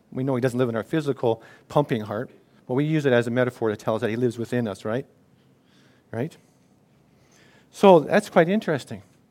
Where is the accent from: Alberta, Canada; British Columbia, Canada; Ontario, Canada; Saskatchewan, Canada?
British Columbia, Canada; I come from the West Coast or the Wet Coast